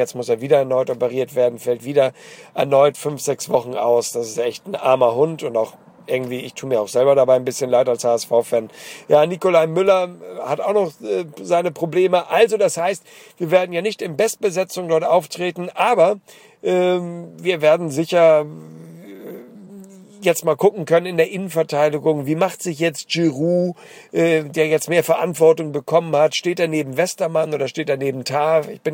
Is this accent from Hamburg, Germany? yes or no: yes; Hamburg, Germany